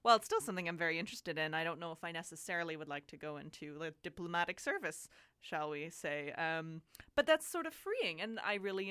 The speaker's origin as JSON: {"language": "English", "country": "United States", "tie": "born or raised there", "said": "I grew up in the States"}